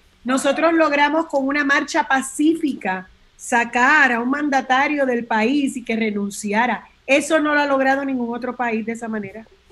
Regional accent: Puerto Rico; Como somos nosotros los boricuas, espectaculares.

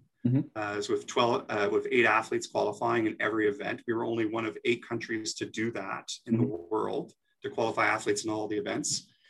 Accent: Quebec, Canada; also born or lived in Ottawa / Halifax; So I was born in Ottawa. I grew up in a small town in Quebec, and I've lived in Halifax.

